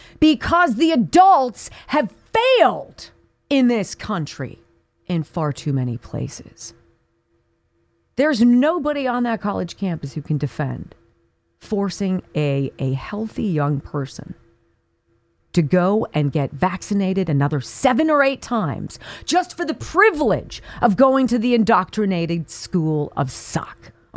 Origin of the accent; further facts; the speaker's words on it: California, United States; Now, I come from California. And I love the state of California, topographically speaking.